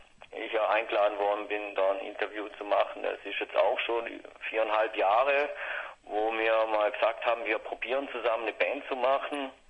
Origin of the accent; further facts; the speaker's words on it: Schaffhausen, Switzerland; Ja, das hört man wahrscheinlich an meinem Dialekt, der sehr untypisch schweizerdeutsch klingt. Ich komme auch aus der Grenzregion aus Deutschland und ja, bei uns jetzt im Städtchen Schaffhausen, da spürt man noch nicht so den Schweizer Spracheinschlag